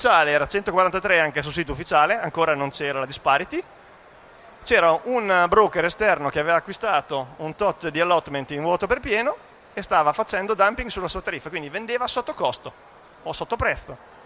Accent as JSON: {"language": "Italian", "region": "Emilia-Romagna", "country": "Italy", "said": "Noi, io vengo dalla Romagna, l'abbiamo sentita in maniera abbastanza marcata e non eravamo sul posto."}